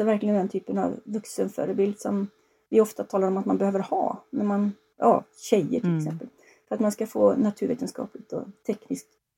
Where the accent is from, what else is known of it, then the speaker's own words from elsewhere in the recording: Trollhättan, Västra Götaland County, Sweden; Jag växte upp i Trollhättan. Det ligger 7 mil norr om Göteborg och jag bodde med min farmor och farfar i ett litet hus där i utkanten av stan.